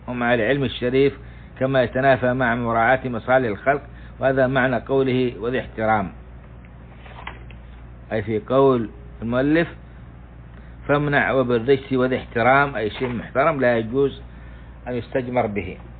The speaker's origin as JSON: {"language": "Arabic", "region": "Jazan Province", "country": "Saudi Arabia", "said": "وهذه موجودة عندنا في جازان بكثرة والحمد لله،"}